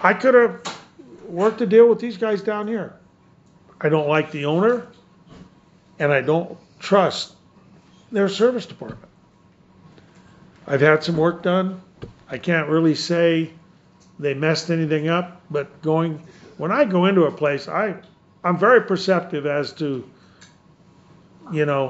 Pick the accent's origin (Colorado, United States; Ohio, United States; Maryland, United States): Colorado, United States; Rifle; when they asked me to come be a guest speaker in my hometown Rifle at the airport.